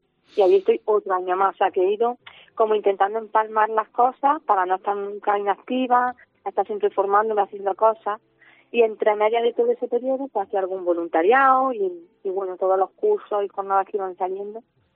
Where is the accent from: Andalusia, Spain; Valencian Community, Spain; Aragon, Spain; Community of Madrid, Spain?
Andalusia, Spain; Jaén; yo soy de Jaén, eso partiendo por ahí, entonces yo ya vivo ya en Jaén, no tuve que buscar universidad fuera ni nada